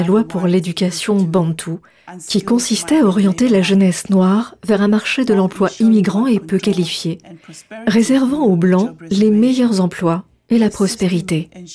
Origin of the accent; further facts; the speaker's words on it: South Africa; now in Johannesburg, South Africa; Je viens d'Afrique du Sud et je vis à Johannesburg.